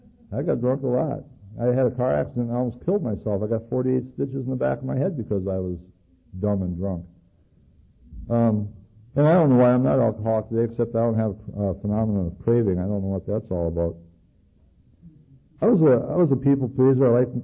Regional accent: Superior, Wisconsin, United States; I grew up in Superior, Wisconsin. There was 25,000 people in 89 bars.

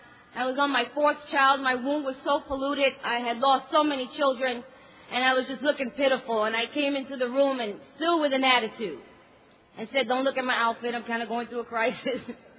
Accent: New York City, New York, United States; I lived, born and raised in New York City.

